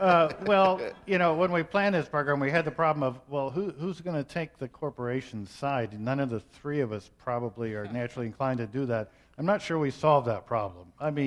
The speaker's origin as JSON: {"language": "English", "region": "Nebraska", "country": "United States", "tie": "born or raised there", "said": "when I was growing up in Nebraska, we used to take vacations in Wisconsin"}